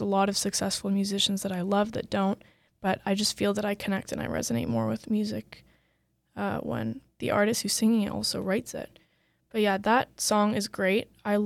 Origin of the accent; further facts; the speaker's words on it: Toronto, Ontario, Canada; now in Waterloo, Canada; I'm from Toronto. That's where I'm born and raised, grew up there.